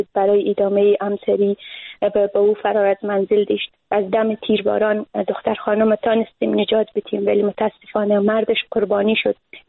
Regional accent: Afghanistan; اوقدر با محیط افغانستان و با محیط فرهنگی کشورمان متاسفانه در دهه‌های جنگ قربانی شده ایم

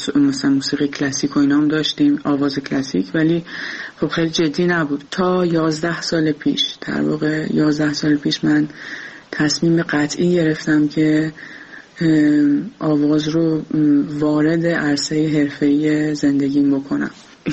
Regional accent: Iran; now in France; به محض اینکه ما از ایران اومدیم به کشور فرانسه

